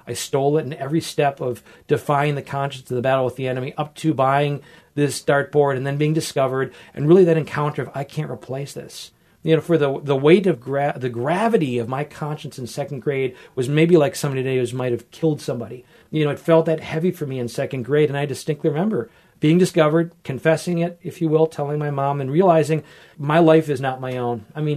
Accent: Wisconsin, United States; That I grew up with in Wisconsin. So my blood is green, Packer country.

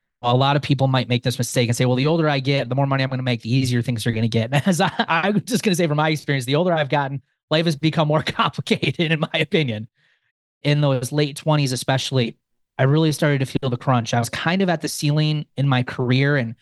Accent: Wisconsin, United States; I am born and raised in the southeast corner of Wisconsin. I've lived here my whole life.

